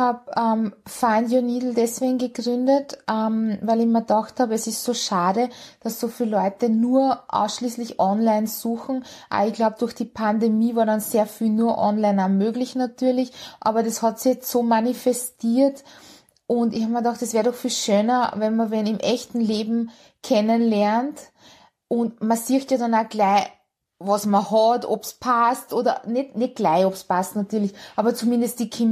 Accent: Linz, Upper Austria, Austria; also born or lived in Hungary; ich bin in Ungarn geboren und in Linz aufgewachsen.

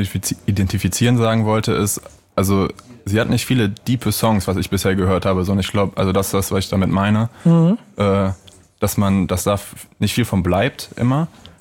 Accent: Cologne, North Rhine-Westphalia, Germany; Aus Köln.

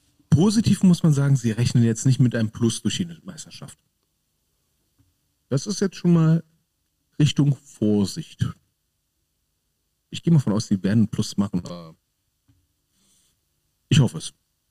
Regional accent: Berlin, Germany; Du wohnst in Berlin, ich komme aus Berlin.

